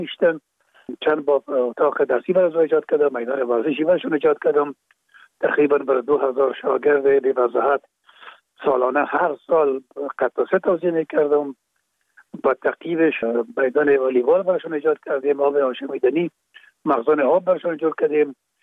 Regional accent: Kabul, Afghanistan; در کابل، شهید کابل به دنیا آمدیم، اصل ما زرکخانه کابل است و خود ما تون پدر ما باز از زرکخانه به شهید انتقال شدن. اونجا در شهید کابل به دنیا آمدیم و اونجا مکتب خواندیم

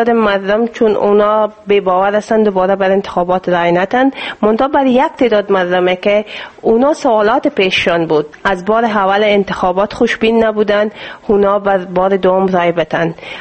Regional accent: Afghanistan

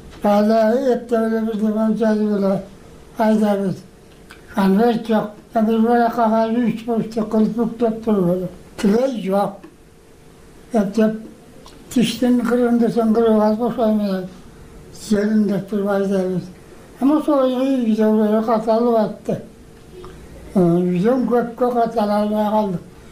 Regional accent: Issyk-Kul Region, Kyrgyzstan; Ошо менен 46 жылынан өзүм туулуп өскөн Жетеуз районуна кайра келдим.

